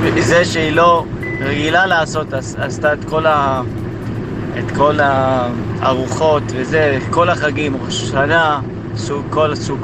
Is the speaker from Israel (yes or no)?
no; United States; אני אמריקאי בעצם, אני מארצות הברית